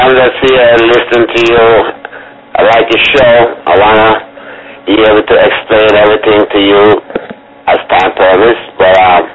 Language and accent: English; Port Antonio, Portland, Jamaica; I was born in Port Antonio in Jamaica, and from early age I was interested in music.